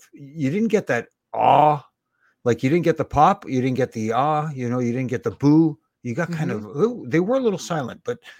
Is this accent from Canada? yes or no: yes; Canada; I'm the Canadian heat magnet.